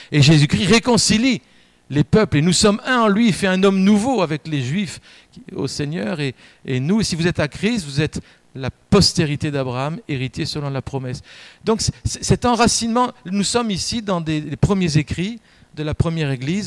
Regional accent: Grand Est, France; on a dit, en tant qu'alsacien, on a un double héritage.

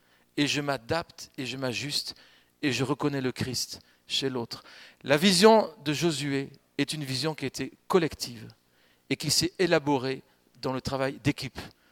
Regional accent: France; on discute, on mange et on boit parce qu'on est français.

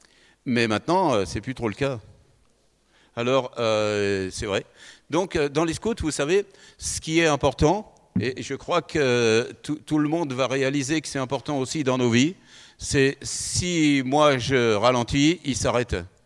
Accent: Paris, Île-de-France, France; Je suis né à Paris, j'ai vécu dans le fameux 9-3, 93, où il y a des voitures qui brûlent, où vous ne promenez pas la nuit à 23 heures. Mais j'ai vécu là

